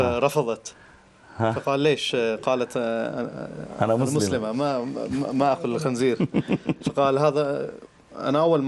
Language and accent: Arabic; Pakistan; Arabic is a second language; أنا أصلي باكستاني.